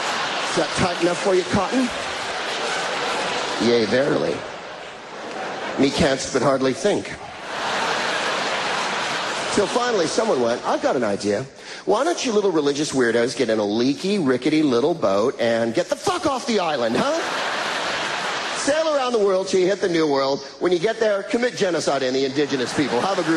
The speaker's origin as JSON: {"language": "English", "country": "United States", "said": "I come from America, and I know that often America seems like kind of a, I don't know, redneck"}